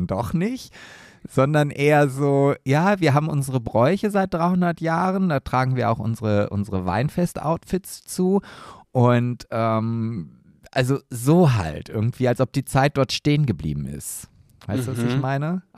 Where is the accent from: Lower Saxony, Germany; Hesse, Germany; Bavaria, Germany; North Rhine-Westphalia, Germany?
Lower Saxony, Germany; Oldenburg; Und dann das Emsland ist halt gerade so als Oldenburger nicht unbedingt die Lieblingsregion